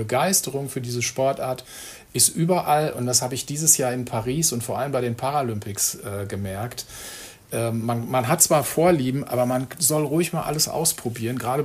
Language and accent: German; North Rhine-Westphalia, Germany; Ich bin aus dem Ruhrgebiet